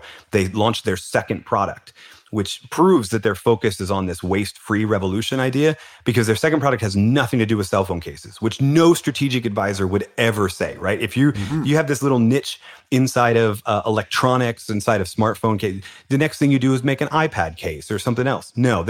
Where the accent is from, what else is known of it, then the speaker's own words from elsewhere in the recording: Philadelphia, Pennsylvania, United States; because I'm from Philadelphia and we're the city of underdogs.